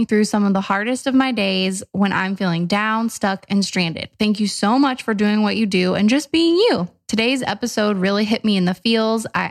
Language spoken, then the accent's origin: English; the South, United States; Oh, it's the best.